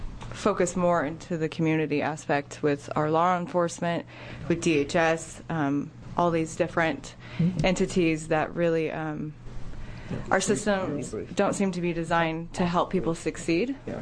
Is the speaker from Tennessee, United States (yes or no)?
no; Oregon, United States; I'm from Lane County.